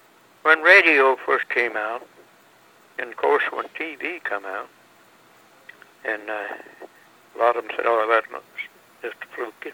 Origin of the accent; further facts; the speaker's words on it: Missouri, United States; I grew up in 80 miles west of St. Louis, in Montgomery County, Missouri.